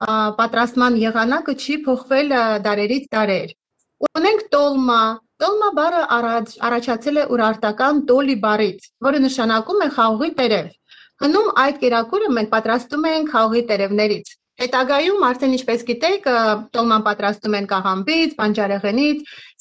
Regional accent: Alaverdi, Lori, Armenia; Ծնվել եմ եւ մեծացել եմ Հայաստանում, Ալավերդի քաղաքում, որը գտնվում է Գեղեցիկ Լորվա մարզում։

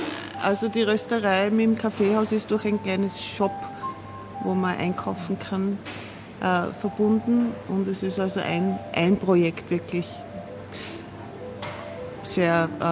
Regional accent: Vienna, Austria; zu meiner Heimatstadt, mit der ich ja sehr verbunden bin, weil ich habe nie gedacht, dass ich Wien verlassen würde.

